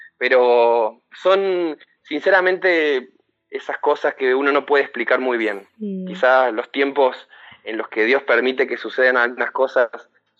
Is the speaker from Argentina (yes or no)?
yes; Argentina; pero los argentinos somos muy de River y Boca, como decimos acá, ¿sí?